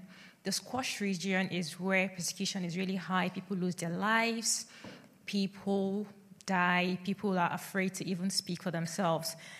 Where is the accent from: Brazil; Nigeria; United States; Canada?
Nigeria; I am originally from Nigeria